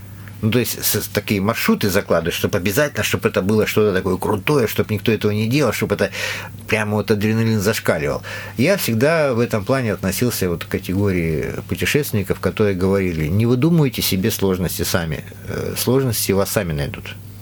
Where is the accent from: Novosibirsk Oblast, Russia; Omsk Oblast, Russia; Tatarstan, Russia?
Novosibirsk Oblast, Russia; Novosibirsk; Ну я сам из Новосибирска, то есть они мне говорят